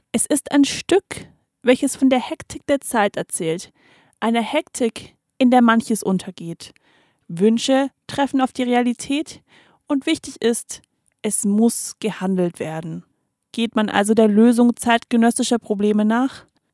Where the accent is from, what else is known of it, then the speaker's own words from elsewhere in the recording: Stuttgart, Baden-Württemberg, Germany; Jedenfalls, soweit ich das als Stuttgarterin mit Migrationshintergrund beurteilen kann.